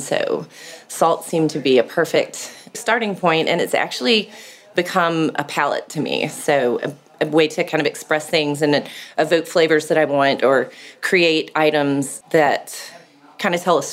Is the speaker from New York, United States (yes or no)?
no; Atlanta, Georgia, United States; And when I moved back to Atlanta, my hometown, I knew I didn't want to have a restaurant.